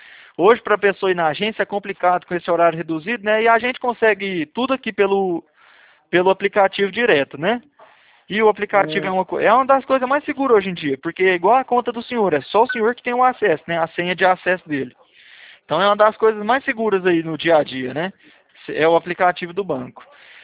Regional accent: Curitiba, Paraná, Brazil; aí eu sou de Curitiba, na verdade, né?

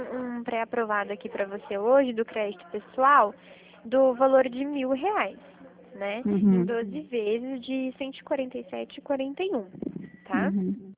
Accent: Curitiba, Paraná, Brazil; A gente é aqui de Curitiba.

